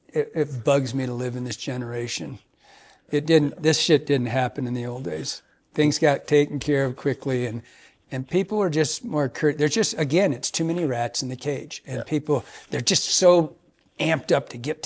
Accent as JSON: {"language": "English", "region": "Michigan", "country": "United States", "tie": "born or raised there", "said": "growing up in Michigan with tons of boats, you know, because the rivers were small."}